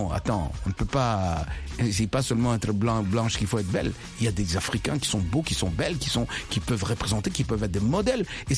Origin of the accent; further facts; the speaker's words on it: Mbuji-Mayi, Kasaï-Oriental, DR Congo; dans notre langue, la langue de chez nous, en Bujimaï